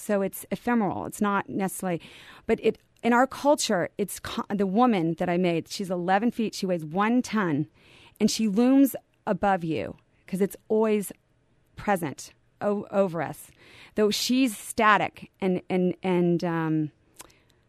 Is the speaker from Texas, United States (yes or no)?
yes; Houston, Texas, United States; When I was growing up in Texas, I grew up in Houston, and my father moved me there in second grade.